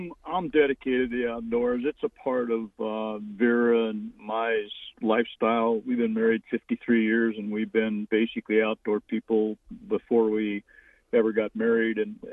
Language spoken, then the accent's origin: English; California, United States; And it's just hard to describe a kid like I was from California, where we had lots and lots of people on every place that you normally would go.